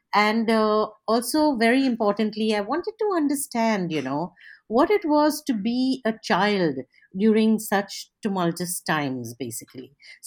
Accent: Hyderabad, Telangana, India; Basically, my mom's maternal home was in Chowpatty. And so I spent all my summers, I grew up in Hyderabad.

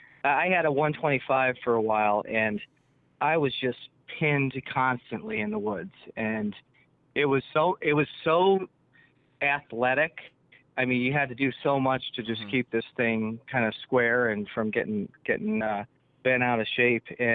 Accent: California, United States; Well, I grew up in California and actually started on the roadside.

